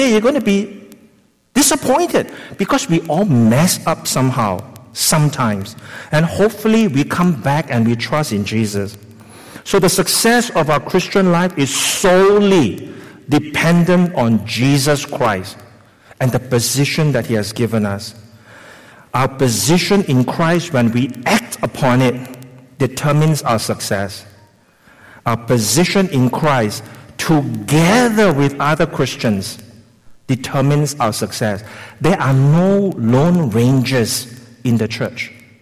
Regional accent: Singapore; I'm from Singapore. I'm still a Singapore citizen.

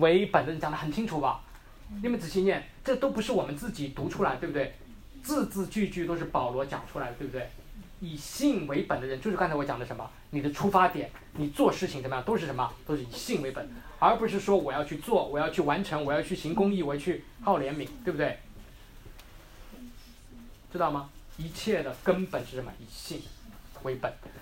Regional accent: China; 我们中国人最怕就是信

